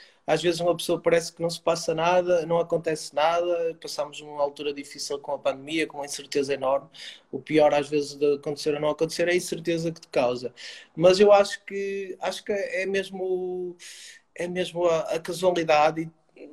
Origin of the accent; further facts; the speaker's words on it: Barcelos, Norte, Portugal; É pertíssimo, eu sou natural de Barcelos, portanto é igual, é minho.